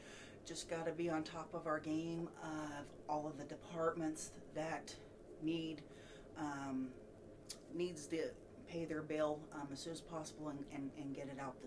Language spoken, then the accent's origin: English; Berea, Nebraska, United States; Born and raised in, I was raised in Berea. We farmed and raised cattle. My mom and dad, my brother and sister. I'm a country girl.